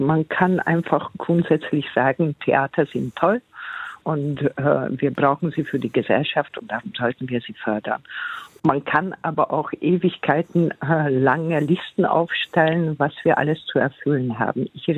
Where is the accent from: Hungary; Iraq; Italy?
Hungary; Jedoch komme ich aus Ungarn und ich muss nur einen kurzen Blick nach Ungarn wenden